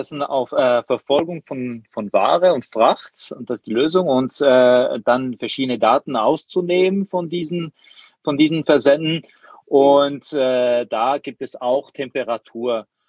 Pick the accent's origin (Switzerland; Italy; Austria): Switzerland; Ich schäle mich ein bisschen als Schweizer über holländische Käse zu sprechen